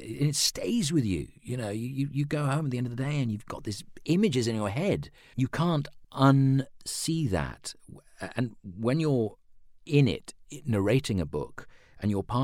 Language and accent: English; London, United Kingdom; I was a fan of the Gerald Durrell books as a child growing up in London in the 70s and 80s.